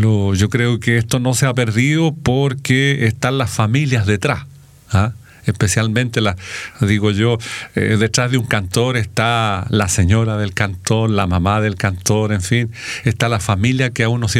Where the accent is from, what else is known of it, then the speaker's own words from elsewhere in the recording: Codegua, O'Higgins, Chile; yo soy de Codegua